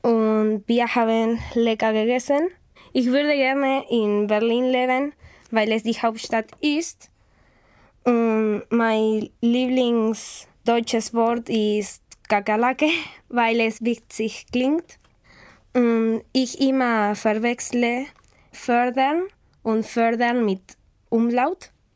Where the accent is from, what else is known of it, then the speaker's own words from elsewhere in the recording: Buenos Aires, Argentina; German is a second language; Ich bin von Buenos Aires, Argentinien. Ich wurde im Jahr 2001 geboren.